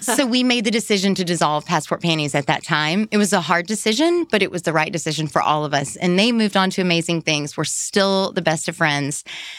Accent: the South, United States; I am from the South, after all, and even though I haven't lived in the South in a lot of years, I still bring color everywhere I go

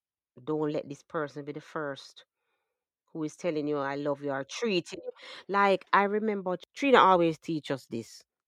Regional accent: Jamaica; As a black woman, you know, as a Jamaican black lady, I get the message, whether my parents wanted me to get it or not

